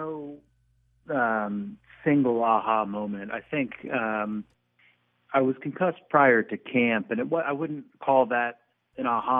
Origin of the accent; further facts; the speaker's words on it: Ohio, United States; Yeah, growing up in Southwest Ohio, football is like a religion.